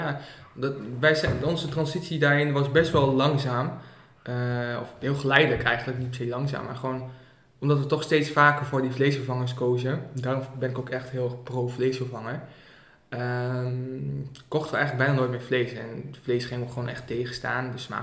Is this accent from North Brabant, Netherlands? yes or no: no; Almelo, Overijssel, Netherlands; maar toen zaten we dus bij een café-achtig iets in Almelo, waar ik vandaan kom.